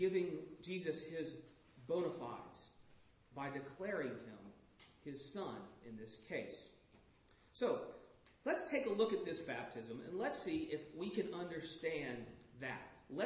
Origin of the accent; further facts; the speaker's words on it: Louisiana, United States; Now, I grew up in Louisiana as a Saints fan from a fairly young age